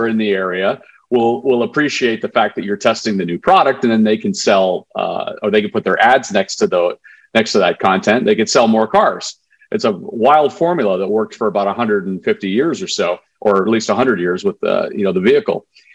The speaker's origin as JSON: {"language": "English", "country": "Canada", "tie": "born or raised there", "moved": "yes", "lives_now": "United States", "said": "I grew up in Canada and made my way down to the U.S."}